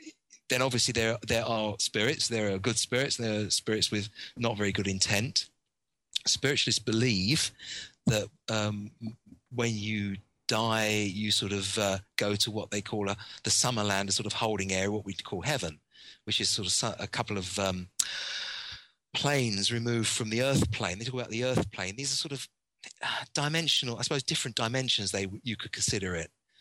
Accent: Tottenham, London, United Kingdom; I come from Tottenham, so I come from that background. So these are my people.

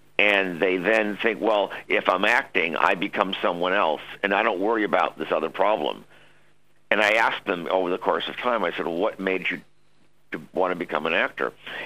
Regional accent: Chicago, Illinois, United States; now in Los Angeles, United States; My parents and I came out here from Chicago in 1957, and I've been here ever since.

